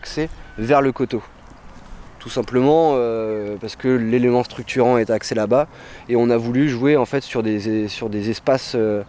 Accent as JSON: {"language": "French", "town": "Blois", "region": "Centre-Val de Loire", "country": "France", "said": "Enfin, moi, je viens de Blois, à la base"}